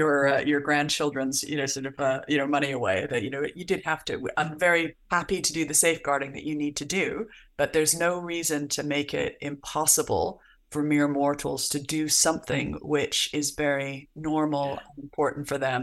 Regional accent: Canada; I had been living in the US, although I'm Canadian

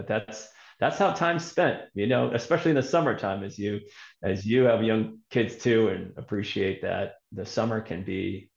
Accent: Massachusetts, United States; now in Carlisle, United States; I'm not living there right now. I live in a town called Carlisle, Massachusetts

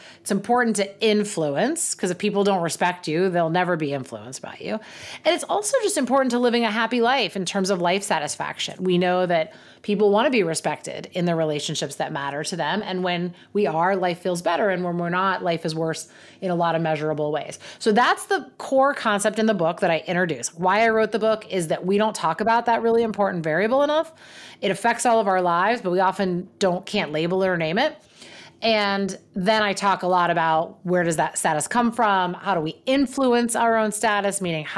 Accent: Pittsburgh, Pennsylvania, United States; So my husband is from Chicago, born and raised, and I am from Pittsburgh.

